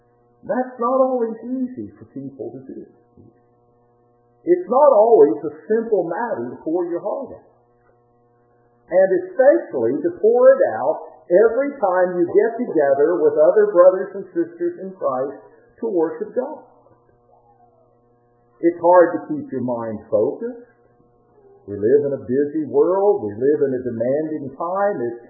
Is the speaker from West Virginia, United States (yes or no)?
yes; Farmington, West Virginia, United States; I grew up just outside of Farmington, West Virginia, probably about 15 miles, maybe 17 miles from Farmington.